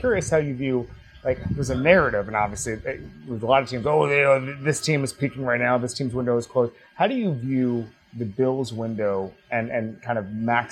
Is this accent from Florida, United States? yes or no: yes; Orlando, Florida, United States; I'm from Orlando.